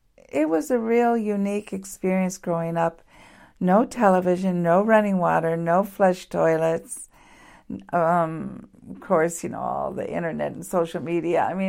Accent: Bethel, Alaska, United States; also born or lived in Anchorage; I lived, I'm born and raised in Bethel. In 10th grade, my father was a bush pilot, and he had an opportunity to fly F-27s. Moved the whole family to Anchorage when I was in 10th grade

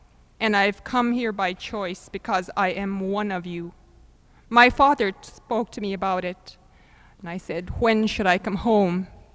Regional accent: Florida, United States; now in Alaska, United States; I grew up in South Florida. It's not Alaska.

